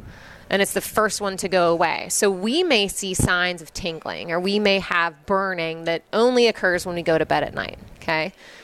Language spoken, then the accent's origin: English; Nebraska, United States; My husband and I, we have an old farmhouse. I'm from Nebraska.